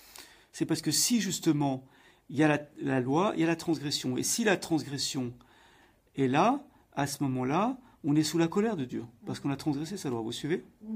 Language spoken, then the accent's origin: French; Saint-Étienne, Auvergne-Rhône-Alpes, France; Quand j'étais enfant, j'habitais à Saint-Étienne, donc on jouait au football tout le temps, dans la cour de récréation, sur les terrains vagues, partout, partout.